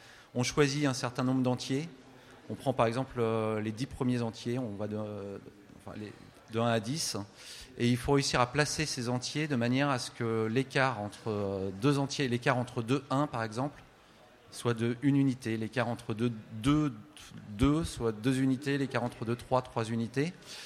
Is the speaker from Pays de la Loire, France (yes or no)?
yes; Nantes, Pays de la Loire, France; Moi, je suis nantais